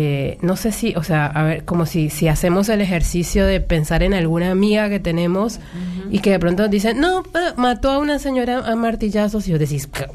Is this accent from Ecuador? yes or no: no; Colombia; moved away as an adult; now in Buenos Aires, Argentina; Yo soy colombiana, en el 2007 vine a vivir acá a Buenos Aires